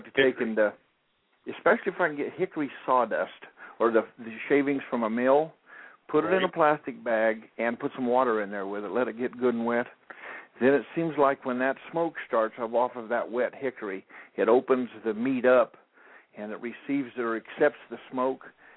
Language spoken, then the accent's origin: English; Montana, United States; now in Tennessee, United States; Well, I'll tell you, I came to Tennessee from Montana. Now, in Montana, I like to grill steaks, chicken, kind of the general fare on the grill.